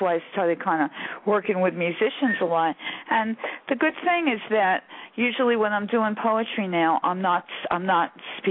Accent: Brooklyn, New York, United States; Where I grew up, like, Gravesend and Bensonhurst, places like that, they're still not cool.

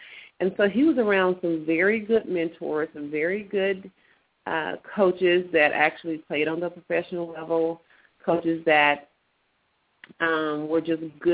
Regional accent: Dallas, Texas, United States; I am from Dallas, Texas

